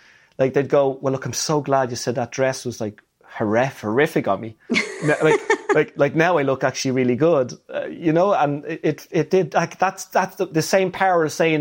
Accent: Ireland; You know, I'm Irish.

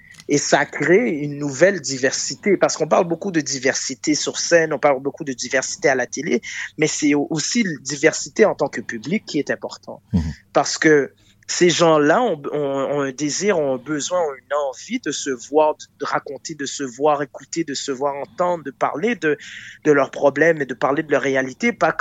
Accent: Montreal, Quebec, Canada; moi, je viens de l'Est de Montréal. Comment dire, j'ai grandi dans des HLM.

